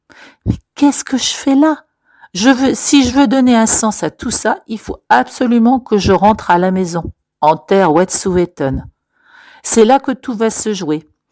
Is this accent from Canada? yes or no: yes; Burns Lake, British Columbia, Canada; là où j'ai grandi, à Burns Lake, un village de quelques milliers d'habitants, les gens étaient extrêmement racistes.